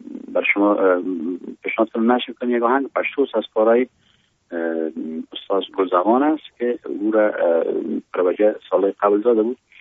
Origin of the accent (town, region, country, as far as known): Afghanistan